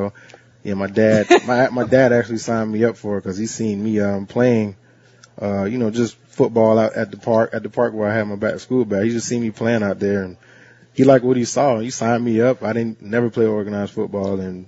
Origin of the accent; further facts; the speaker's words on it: Tampa, Florida, United States; right in my neighborhood where I grew up in the Claremont City area in Tampa, Florida.